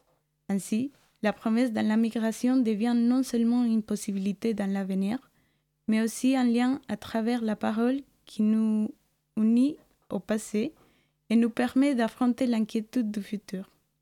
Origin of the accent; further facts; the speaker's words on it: Colombia; moved away; Et au moment où j'ai quitté la Colombie, j'ai fait une promesse à ma grand-mère. Bientôt, je serai chez toi pour manger avec toi.